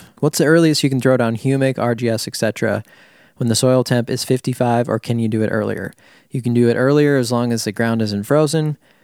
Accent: Minnesota, United States; However, I am from Minnesota, so it is possible, but I don't have the traditional Minnesota, don't you know, all that stuff.

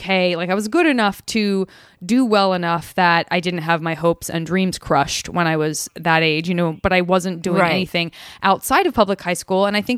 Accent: Arizona, United States; I'm from Arizona, and I couldn't wait to get out of heat.

